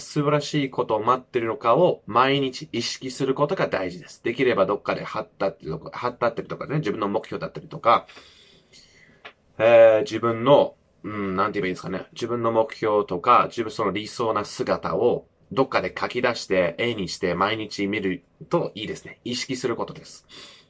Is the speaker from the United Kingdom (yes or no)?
yes; United Kingdom; first language English; Japanese is a second language; 自分もちろんイギリス生まれ育ちで英語が母国語なので、